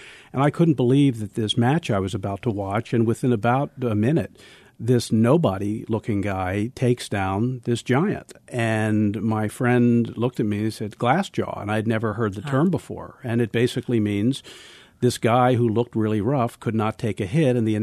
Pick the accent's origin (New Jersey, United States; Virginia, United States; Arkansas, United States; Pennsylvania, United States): New Jersey, United States; I learned the term as a kid growing up in South Jersey.